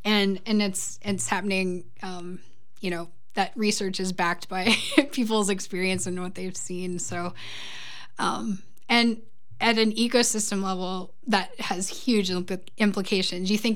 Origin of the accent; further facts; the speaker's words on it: South Dakota, United States; Even growing up in South Dakota, I know it's South Dakota versus Wisconsin, but you couldn't drive anywhere without having a windshield just full of bugs.